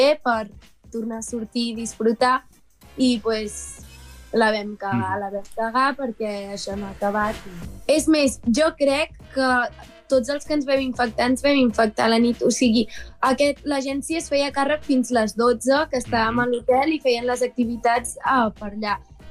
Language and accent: Catalan; Ripoll, Catalonia, Spain; soc de Ripoll, tinc 17 anys, a punt de fer 18.